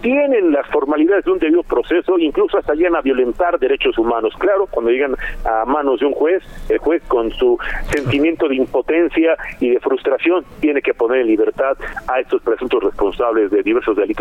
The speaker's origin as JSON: {"language": "Spanish", "country": "Mexico", "said": "te lo digo como mexicano"}